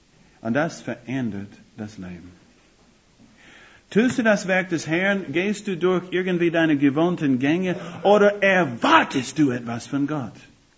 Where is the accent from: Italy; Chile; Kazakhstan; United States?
United States; German is a second language; now in Germany; Ich komme aus Amerika, das Land von Know-how.